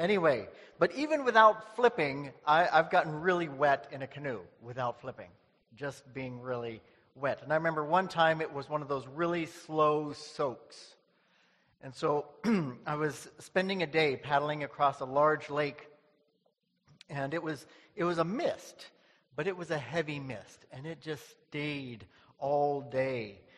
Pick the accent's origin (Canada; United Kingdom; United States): Canada; Ontario; but I'm from Ontario where the canoe is king, okay?